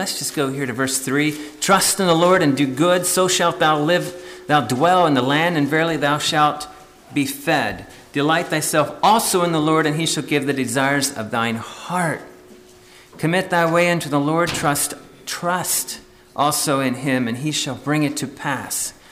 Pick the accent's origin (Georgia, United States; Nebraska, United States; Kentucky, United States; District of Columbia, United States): Kentucky, United States; also born or lived in Pennsylvania, United States; I was born in Pennsylvania, and don't know a lot about that, but what we do know is in Kentucky. We moved to Kentucky in 1979, and just a little old house.